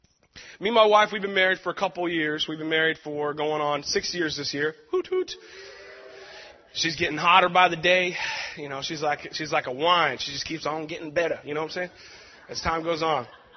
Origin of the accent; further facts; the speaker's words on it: Tacoma, Washington, United States; I've been basically born and raised in Tacoma, you know.